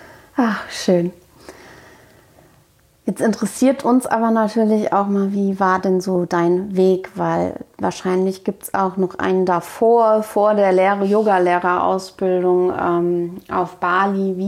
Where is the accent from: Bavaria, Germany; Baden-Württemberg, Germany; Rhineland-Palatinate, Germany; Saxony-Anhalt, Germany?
Rhineland-Palatinate, Germany; Mainz; Wir kommen beide aus Mainz